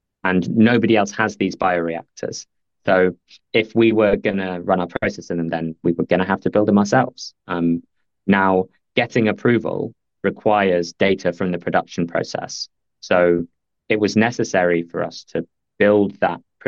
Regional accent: London, United Kingdom; Well, I'm a Londoner, perhaps I'm biased

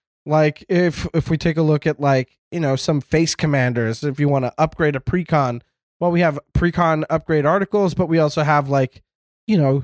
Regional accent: Canada; as a Canadian

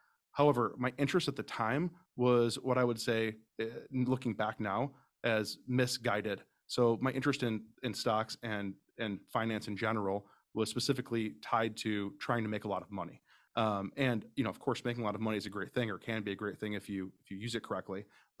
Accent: Chicago, Illinois, United States; moved away as an adult; now in Phoenix, United States; Grew up in Chicago, Northwest Side.

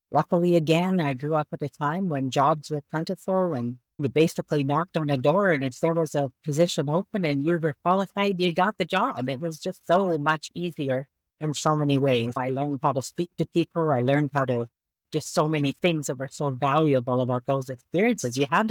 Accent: Canada; I am Canadian, so I do speak in provinces.

